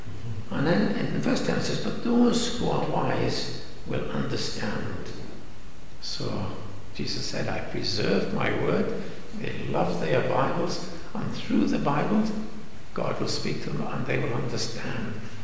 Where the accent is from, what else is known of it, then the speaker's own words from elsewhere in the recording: Pontypridd, Wales, United Kingdom; I was brought up in Pontypridd, they've got massive slag heaps there. And as you know, we get plenty of rain in Wales.